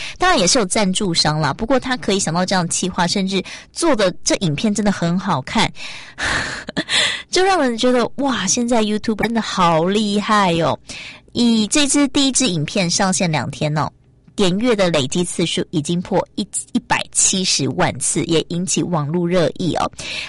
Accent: Taiwan; 虽然是我是台湾人

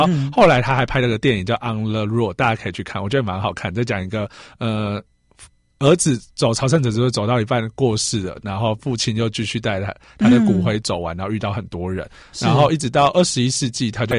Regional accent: Nantou County, Taiwan; 因为我是南投人，其实我很少看海

